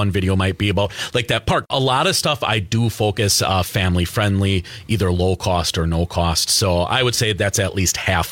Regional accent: Wisconsin, United States; growing up in Wisconsin, a lot of people tend to say, you know, oh, there's nothing to do. This place sucks.

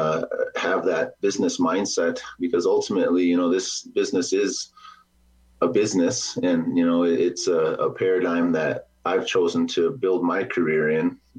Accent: Pierre, South Dakota, United States; also born or lived in Lower Brule; I grew up in Lower Brule and moved off the reservation after in the fifth and sixth grade. And I grew up in Pierre, and then I moved to Aberdeen, South Dakota

